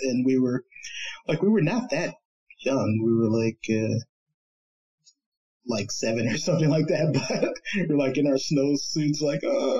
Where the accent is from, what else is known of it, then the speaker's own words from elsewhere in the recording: Chicago, Illinois, United States; I grew up, born and raised in Chicago, south side of Chicago, like in the city.